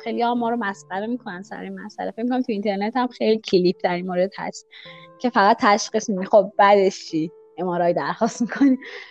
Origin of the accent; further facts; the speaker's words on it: Rasht, Gilan, Iran; also born or lived in Tehran; now in Isfahan, Iran; اهل رشتم و یه دوره تو تهران زندگی کردم، الان ساکن اصفهانم